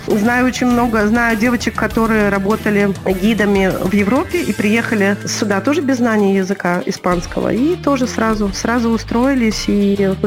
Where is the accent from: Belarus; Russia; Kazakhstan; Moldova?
Belarus; И я помню, что мне не верили дети во дворе, что я из Беларуси.